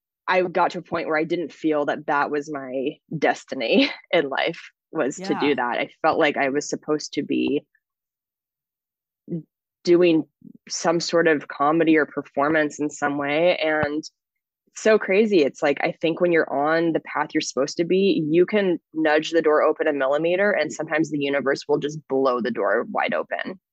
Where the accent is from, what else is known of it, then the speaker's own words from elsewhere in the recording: Washington, United States; once I moved to my hometown in Washington State.